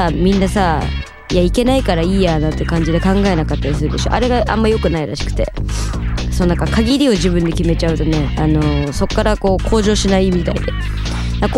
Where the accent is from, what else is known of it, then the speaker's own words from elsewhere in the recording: Osaka, Japan; 私もともと大阪の方の出身なので、